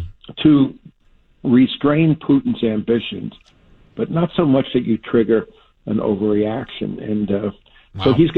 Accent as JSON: {"language": "English", "town": "Bayonne", "region": "New Jersey", "country": "United States", "tie": "born or raised there", "said": "And in my hometown of Bayonne, New Jersey, there were two Ukrainian churches."}